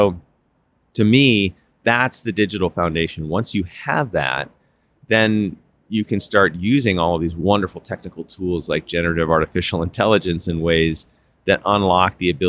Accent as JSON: {"language": "English", "region": "North Dakota", "country": "United States", "tie": "born or raised there", "accent": "North Dakota", "said": "I was born and raised in North Dakota. So at any point I can swing into my North Dakota accent."}